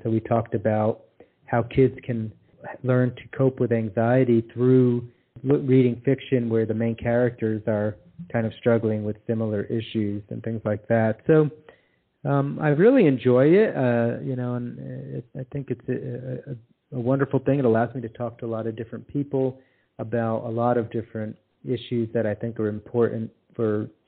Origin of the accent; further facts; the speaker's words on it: West Paterson, New Jersey, United States; now in Texas, United States; I grew up in West Paterson, New Jersey.